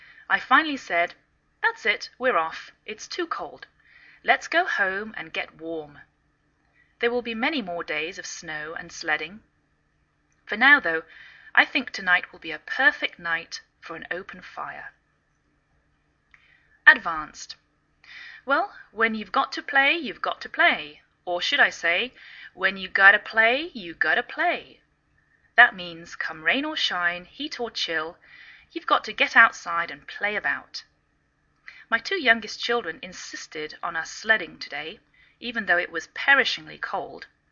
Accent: England, United Kingdom; now in United States

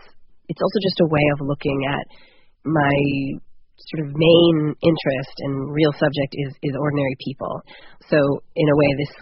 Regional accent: California, United States; growing up in California

